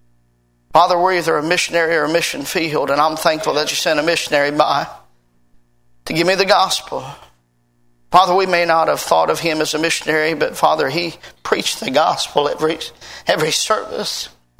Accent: Cincinnati, Ohio, United States; I am a Midwesterner. I'm from Cincinnati, Ohio.

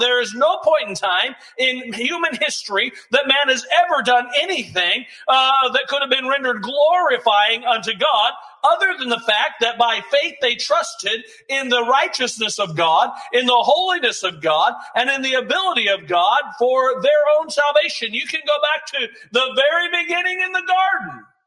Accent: Kansas, United States; I'm from Kansas. I'm not aquatic whatsoever

